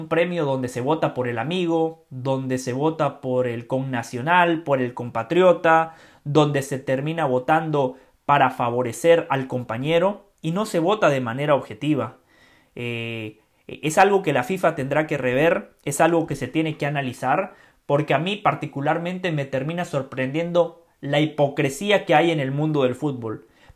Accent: Guatemala; No soy euromalteco, soy guatemalteco orgullosamente

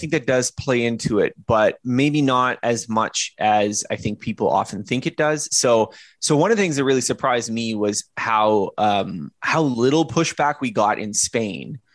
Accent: Canada; well, I'm a Canadian

